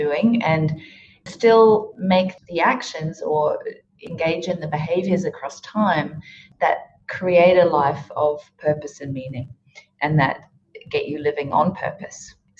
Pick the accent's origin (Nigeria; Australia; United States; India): Australia; So I'm a psychologist from Australia